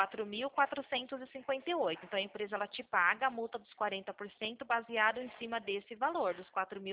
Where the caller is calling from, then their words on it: Nova Odessa, São Paulo, Brazil; Eu falo aqui da cidade de Nova Odessa, aqui da região de Campinas